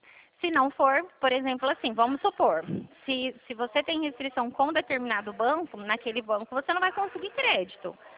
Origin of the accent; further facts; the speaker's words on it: Dracena, São Paulo, Brazil; Eu sou de Dracena, interior de São Paulo.